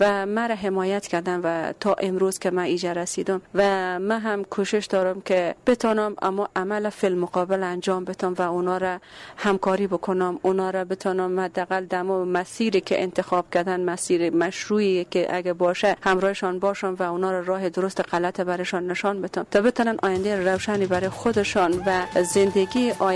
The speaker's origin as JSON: {"language": "Persian", "region": "Bamyan", "country": "Afghanistan", "said": "بعد از اینکه من دوره مهاجرت آمدم به کشور خودم، آمدم باز رفتم به ولایت خودم در بامیان،"}